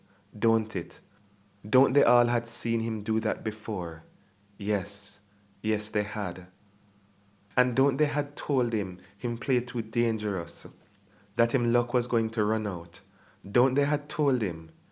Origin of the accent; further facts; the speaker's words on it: Jamaica; moved away as an adult; also born or lived in England; now in Scotland, United Kingdom; I grew up in Jamaica my whole life, until 3 years ago I moved to Scotland to teach, but before that I'd come to England, and I've moved all around the world